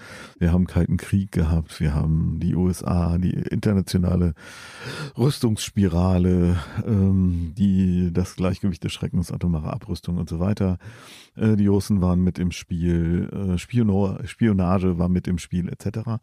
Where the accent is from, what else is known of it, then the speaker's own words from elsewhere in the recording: Germany; accent: German; Ich kann nicht beurteilen, wie deutsch mein Akzent wirklich klingt, wenn ich Englisch spreche.